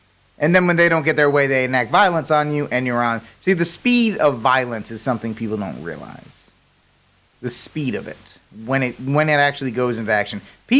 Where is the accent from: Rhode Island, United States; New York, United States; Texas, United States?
Rhode Island, United States; That would be my home state of Rhode Island.